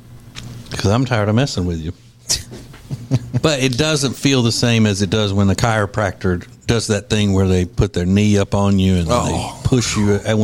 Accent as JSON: {"language": "English", "town": "Winfield", "region": "Louisiana", "country": "United States", "tie": "born or raised there", "said": "it was an old guy in my hometown. We had one chiropractor in Winfield, Louisiana."}